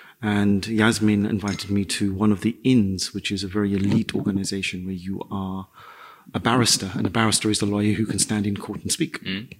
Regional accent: London, United Kingdom; I mean, I come from a place in the world where I grew up in the East End of London. We were working class

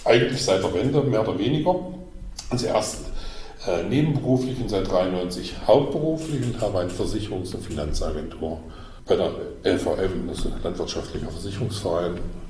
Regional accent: Saxony-Anhalt, Germany

